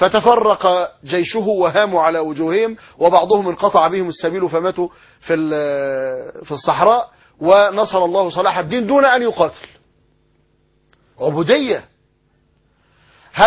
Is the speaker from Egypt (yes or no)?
yes; Egypt